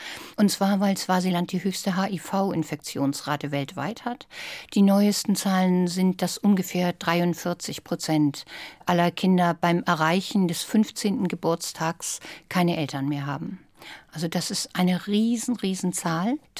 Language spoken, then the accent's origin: German; Germany; Ich komme aus Deutschland.